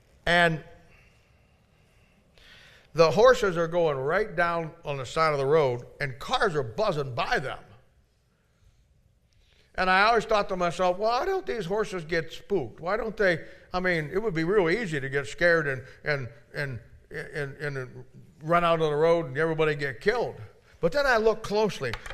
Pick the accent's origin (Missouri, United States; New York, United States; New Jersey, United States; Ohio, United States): Ohio, United States; I grew up in Amish country. Canton, Ohio, to the north has Hartville. Down to the south, it's all Amish.